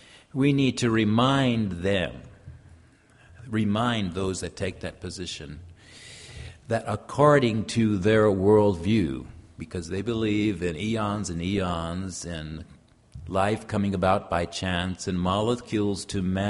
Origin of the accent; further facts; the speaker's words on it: Japan; I was raised in Japan, I grew up in Japan, I kind of understand the culture, and the language comes very naturally to me